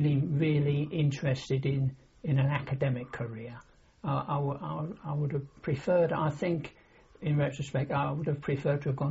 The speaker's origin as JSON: {"language": "English", "town": "Gravesend", "region": "South East England", "country": "United Kingdom", "tie": "born there", "said": "I was born in Gravesend on the 25th of November, 1924."}